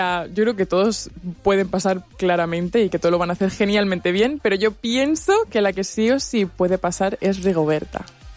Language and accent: Spanish; Balearic Islands, Spain; Yo soy mallorquina, pero mi madre es colombiana, vamos, que tengo ese feeling latino.